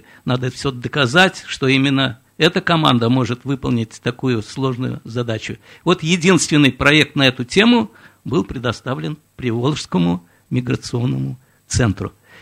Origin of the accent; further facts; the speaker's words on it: Tashkent, Uzbekistan; moved away; я сам из Узбекистана, из Ташкента, 16 лет назад приехал сюда.